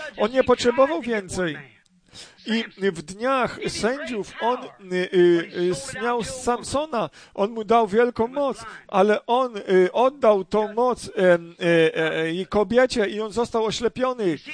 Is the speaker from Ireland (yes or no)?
yes; Ireland; Polish is a second language; ale ja jestem tak z Irlandii.